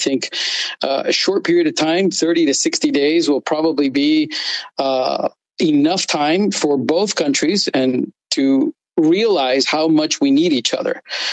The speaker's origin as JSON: {"language": "English", "town": "Nogales", "region": "Arizona", "country": "United States", "said": "I'm from Nogales, Arizona, and I am an importer of Mexican fruits and vegetables"}